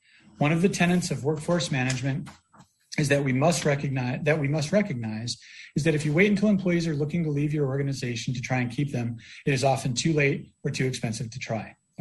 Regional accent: Alaska, United States; I was born and raised here in Alaska. I first came to Kodiak in 1995 on a seiner and have loved our island ever since.

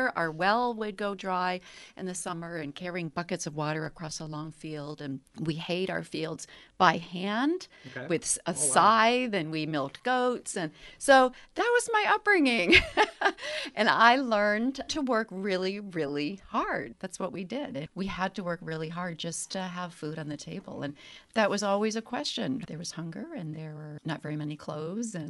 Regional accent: New Hampshire, United States; So, I grew up in New Hampshire. I grew up out in the woods. very rural settings.

